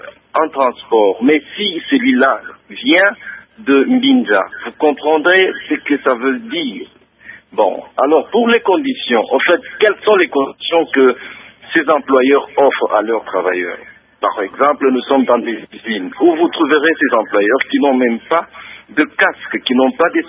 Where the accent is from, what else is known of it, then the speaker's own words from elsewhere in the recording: DR Congo; ce qui veut dire que chez nous au Congo, nous n'avons même pas de diplômés d'État qui peuvent être des magasiniers.